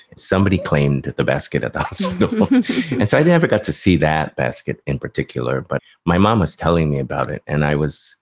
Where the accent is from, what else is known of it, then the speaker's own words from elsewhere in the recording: the South, United States; because at a very young age, growing up in the South, I was one of only like four people.